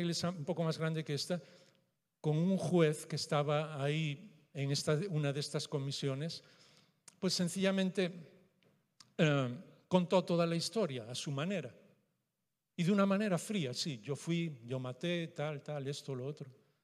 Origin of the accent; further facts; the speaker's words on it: Galicia, Spain; Como gallego, y sé que entendéis mi manera de pensar